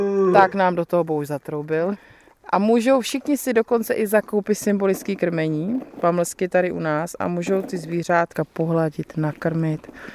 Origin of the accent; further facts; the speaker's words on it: Vysočina Region, Czechia; Oba pocházíme z vesnic, on odsud, jeho rodina celá odsud pochází. Já pocházím z Vysočiny, také od zvířat.